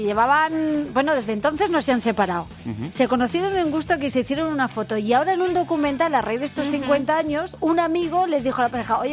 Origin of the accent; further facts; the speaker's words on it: Castilla-La Mancha, Spain; En mi pueblo, en La Mancha, igual hay espacio, hay muchas viñas